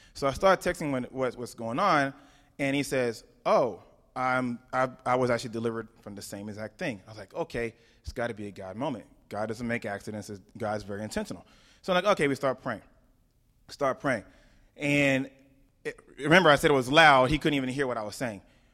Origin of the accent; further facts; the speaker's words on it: Katy, Texas, United States; And I'm like, how does he even know I'm from Katy?